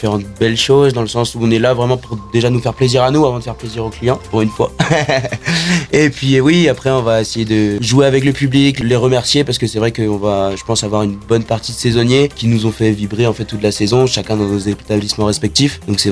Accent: Brittany, France; je suis originaire donc de Bretagne, et mon style en fait c'est de faire plaisir aux gens.

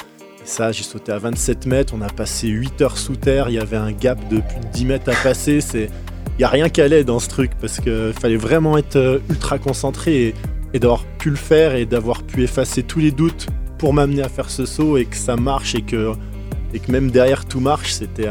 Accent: Chaumont, Bourgogne-Franche-Comté, France; j'ai grandi dans le Jura, dans un petit village qui s'appelle Chaumont, au-dessus de la ville de Saint-Claude.

